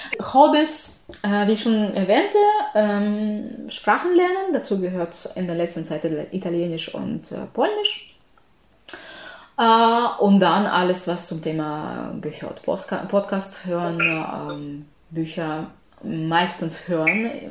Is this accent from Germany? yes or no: no; Zaporizhzhia, Zaporizhzhia Oblast, Ukraine; German is a second language; Sie unterrichten in meiner Stadt, in meiner Heimatstadt, Zaporizhzhia.